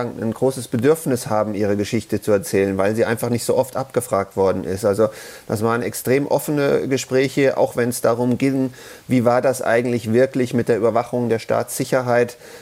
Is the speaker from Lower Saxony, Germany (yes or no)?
no; Frankfurt, Hesse, Germany; Ich bin in Frankfurt groß geworden. Wir haben in den 70er Jahren Fußball in jeder freien Minute gespielt